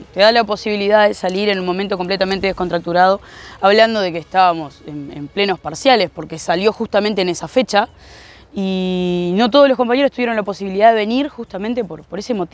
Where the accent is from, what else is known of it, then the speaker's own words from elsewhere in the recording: Paysandú, Uruguay; somos la barrita de Paysandú. Llegamos ayer a mediodía con la barra.